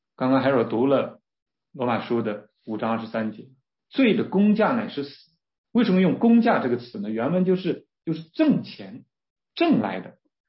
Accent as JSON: {"language": "Chinese", "country": "China", "said": "死亡的丑陋的一面我们中国人是不愿意谈的，我们是很忌讳谈死的，尤其在过节的时候"}